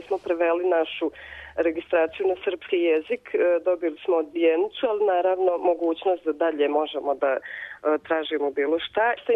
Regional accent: Serbia; now in Cork, Ireland; mi smo Srbi, tu postojimo, nama bi trebalo

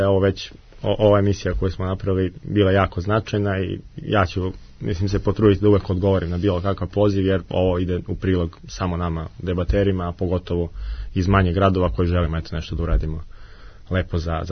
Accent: Kragujevac, Šumadija, Serbia; to biti Kragovac, moj rodni grad.

